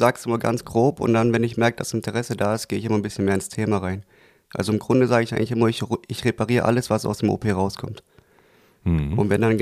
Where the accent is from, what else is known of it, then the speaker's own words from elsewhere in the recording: Tuttlingen, Baden-Württemberg, Germany; born there; Das war alles noch in meiner alten Heimat. Ich komme gebürtig aus Tuttlingen, wie du ja schon gesagt hast.